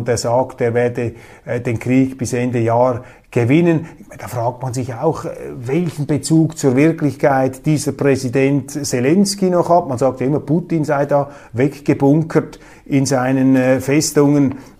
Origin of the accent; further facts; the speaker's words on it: Switzerland; als Schweizer Republikaner, als Schweizer Demokrat, als Schweizer Parlamentarier, der einen Eid geleistet hat auf die Verfassung.